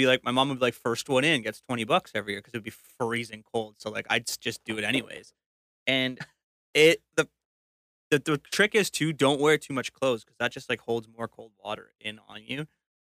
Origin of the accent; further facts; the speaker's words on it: Oakville, Ontario, Canada; So I grew up in Oakville, which is right on Lake Ontario.